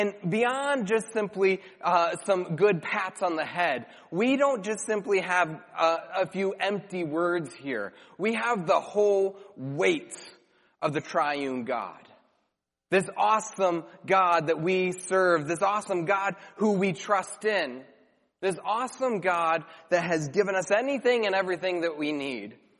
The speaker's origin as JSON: {"language": "English", "country": "United States", "tie": "born there", "said": "I was reminded of the confidence that I have being born as an American."}